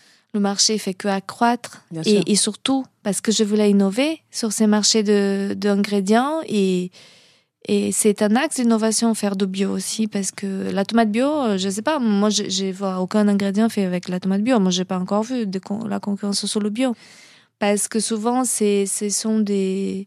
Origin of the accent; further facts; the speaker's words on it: Brazil; now in France; C'est cette terre que j'ai choisie pour appeler de mienne, parce que tu sais, à la base, je suis brésilienne